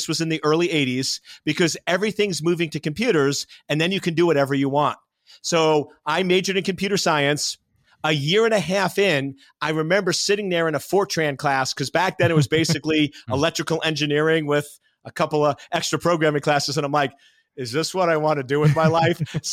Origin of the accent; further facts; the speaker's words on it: New York, United States; accent: New York; So I grew up in New York, so you'll get a little bit of the Joey Buttafuoco accent when I get